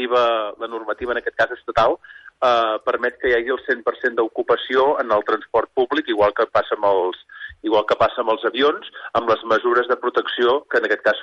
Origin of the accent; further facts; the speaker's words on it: Sallent, Catalonia, Spain; jo soc de Sallent